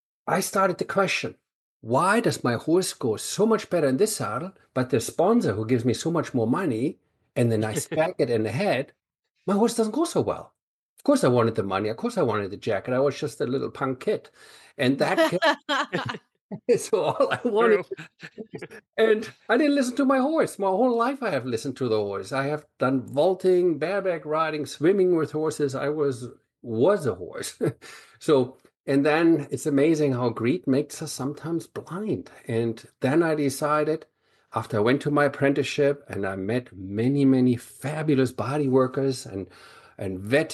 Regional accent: Buenos Aires, Argentina; now in Germany; Well, I grew up in Buenos Aires and fell in love with horses there.

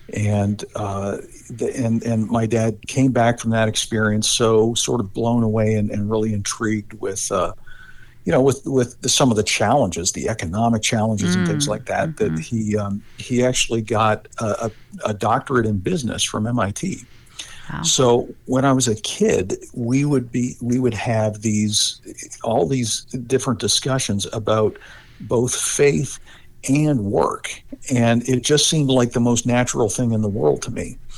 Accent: Toronto, Ontario, Canada; Okay, well, I'm originally from Canada, from the Toronto area

